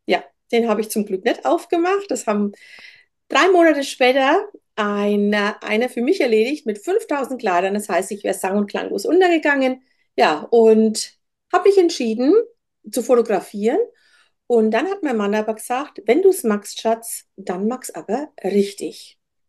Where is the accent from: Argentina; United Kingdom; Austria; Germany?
Germany; Rhön; Ich komme aus der Rhön